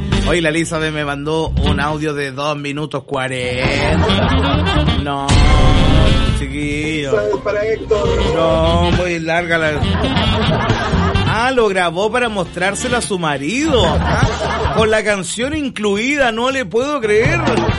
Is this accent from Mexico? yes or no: no; Santiago, Santiago Metropolitan Region, Chile; born there; now in Concepción, Chile; yo nací en Santiago.